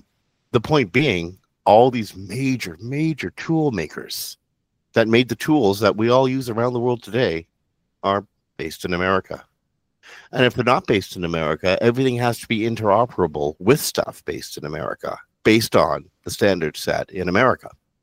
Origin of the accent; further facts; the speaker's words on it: Canada; And I'm speaking as a Canadian.